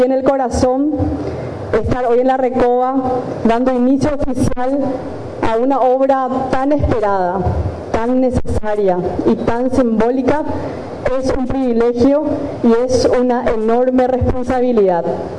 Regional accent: Paraguay; recordarnos quiénes somos y cuánto valemos como pueblo paraguayo

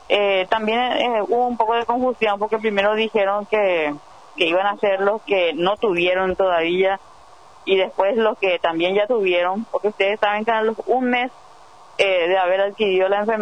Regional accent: Paraguay; Yo creo que somos especiales los paraguayos.

